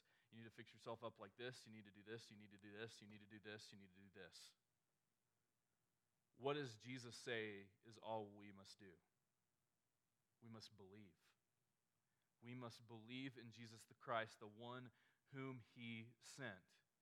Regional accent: the South, United States; most of us, myself included, I grew up in the South.

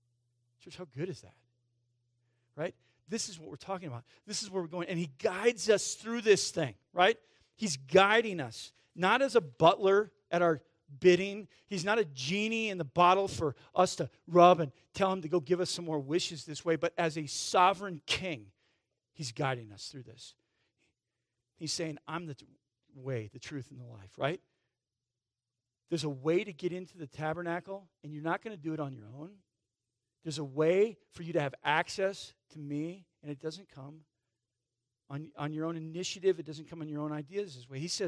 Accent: United States; We get to go wherever we want because we're American, right?

